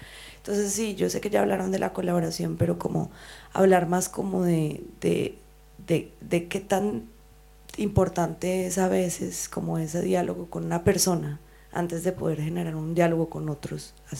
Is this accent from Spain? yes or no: no; Colombia; Bueno, no, pues yo también soy colombiana.